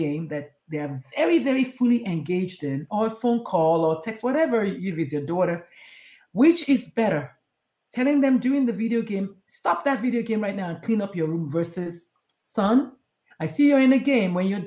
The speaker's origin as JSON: {"language": "English", "country": "Nigeria", "said": "if you're African-American or Nigerian, because I'm Nigerian, I can claim that, right?"}